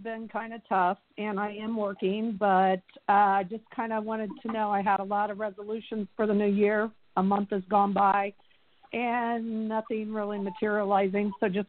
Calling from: Kansas City, United States; Hi, Stephanie … from Kansas City.

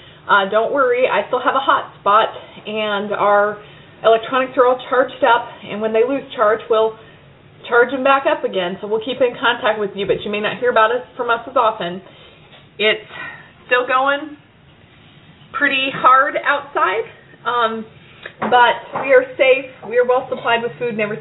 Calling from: Baton Rouge, Louisiana, United States; I'm checking in from Baton Rouge on Wednesday afternoon

